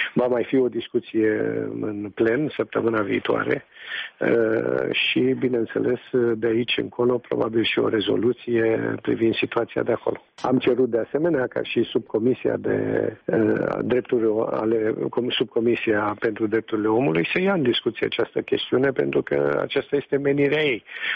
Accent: Romania; nu putem să facem o discriminare când luăm măsurile la adresa României numai pentru că suntem români

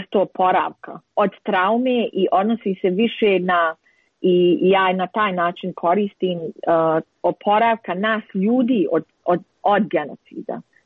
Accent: Banja Luka, Republika Srpska, Bosnia & Herzegovina; jer nisam iz Srebrenice, ali ja sam iz Bosne i Hercegovine i ono što je interesantno da nikad nisam napravila rad u Banja Luci.

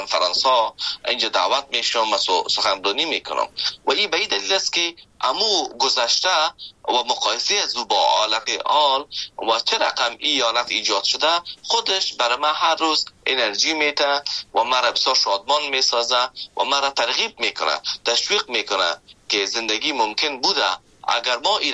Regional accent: Afghanistan; now in Canada

